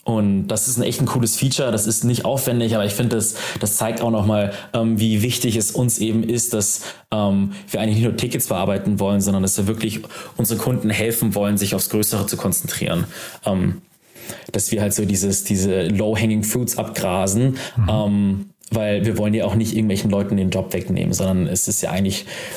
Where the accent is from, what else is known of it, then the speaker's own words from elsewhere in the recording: Hamburg, Germany; born there; Ich bin ja gebürtiger Hamburger